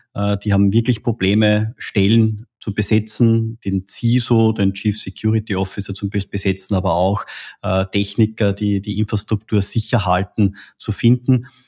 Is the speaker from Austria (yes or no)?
yes; Upper Austria, Austria; Ja, konkret bin ja Oberösterreicher, du auch.